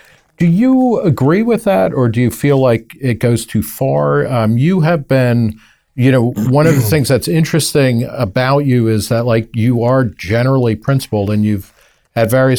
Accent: United States; I grew up in America was a nation of immigrants.

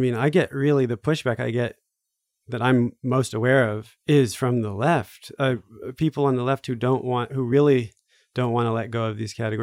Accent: New York, United States; that I spoke English, that I'm American, that I'm from New York.

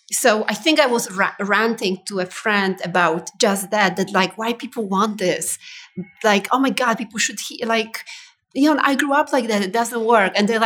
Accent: Poland; a very immoral system that I grew up in Poland.

